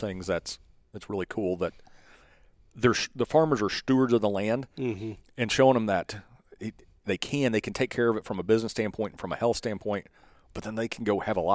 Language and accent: English; Oklahoma, United States; I grew up in Oklahoma with the oil field boom and bust.